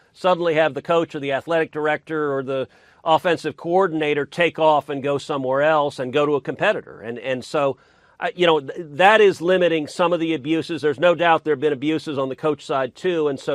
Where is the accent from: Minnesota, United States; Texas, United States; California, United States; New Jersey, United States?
Texas, United States; In my home state of Texas, the University of Texas at A&M, they can outbid just about anybody.